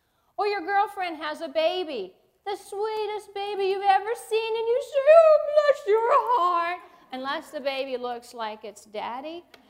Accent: Savannah, Georgia, United States; accent: Savannah twang; I am a Southern girl, just like you. I grew up in the Deep South. I'm from Savannah, Georgia. Now, I lost the Savannah twang somewhere around the early, when I was in college

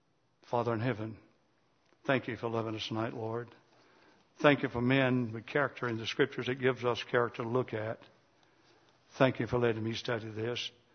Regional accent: United States; accent: Johnson County; my Johnson County accent

